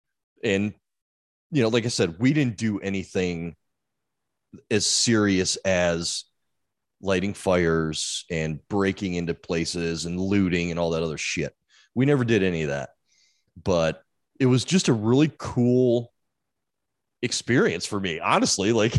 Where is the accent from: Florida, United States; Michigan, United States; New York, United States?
Michigan, United States; I'm from Michigan, not Detroit, but yeah.